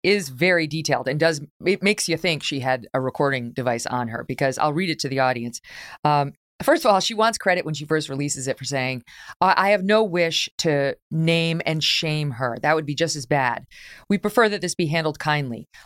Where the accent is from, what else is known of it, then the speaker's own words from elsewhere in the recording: United Kingdom; born there; I spent time in France. Where are you from? Me. Here, UK. SH, no, but what nationality are you? Me, I'm born here